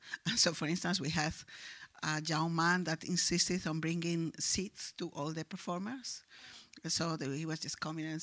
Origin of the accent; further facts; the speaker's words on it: Spain; They also thought it was a bit colonial because I was coming from Spain, and that was a bit, that hurt a lot